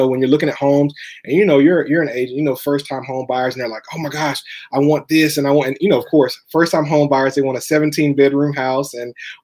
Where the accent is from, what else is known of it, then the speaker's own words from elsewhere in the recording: Little Rock, Arkansas, United States; I'm from Little Rock, Arkansas. I went to a small private HBCU in the heart of Little Rock, Arkansas Baptist College. And my mom, everybody on my mom's side is from Jamaica.